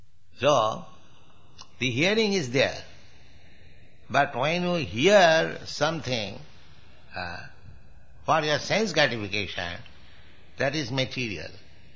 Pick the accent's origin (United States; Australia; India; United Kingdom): India; Just like you are American, I am Indian.